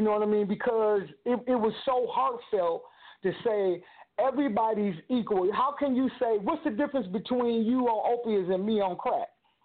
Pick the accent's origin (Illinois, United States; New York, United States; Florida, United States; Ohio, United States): Ohio, United States; now the opiates, especially in Ohio, because I'm from Ohio, the opiate epidemic came out.